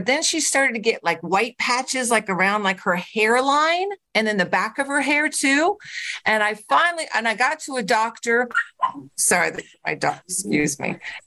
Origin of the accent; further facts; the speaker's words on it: California, United States; my grandparents all immigrated from Europe into America. I'm from California originally.